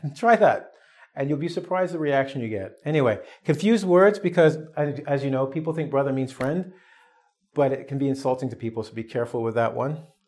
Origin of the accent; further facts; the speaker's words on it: Russia; English is a second language; I am from Russia.